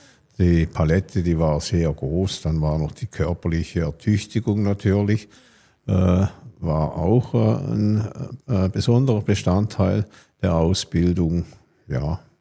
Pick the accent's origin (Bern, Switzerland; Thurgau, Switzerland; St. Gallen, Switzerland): Thurgau, Switzerland; Kreuzlingen; Also ich bin 71 Jahre jetzt und ich bin auch in Kreuzlingen aufgewachsen. War natürlich einige Zeit beruflich in diversen Ortschaften im Kanton wohnhaft.